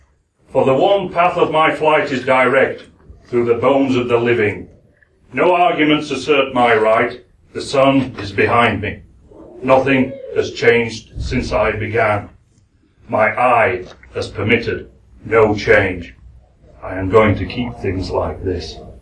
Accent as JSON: {"language": "English", "region": "Yorkshire and the Humber", "country": "United Kingdom", "accent": "Yorkshire", "said": "And I'm going to do it in my Yorkshire accent."}